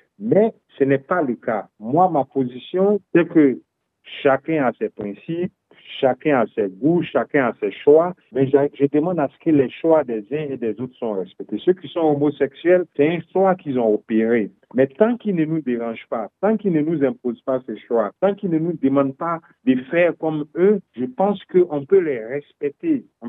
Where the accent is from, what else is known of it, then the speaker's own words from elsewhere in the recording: Côte d’Ivoire; Moi, je suis ivoirien et dans mon pays, en Côte d'Ivoire